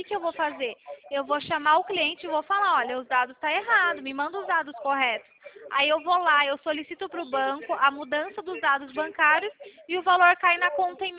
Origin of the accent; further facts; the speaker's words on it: São Paulo, Brazil; Eu sou de São Paulo.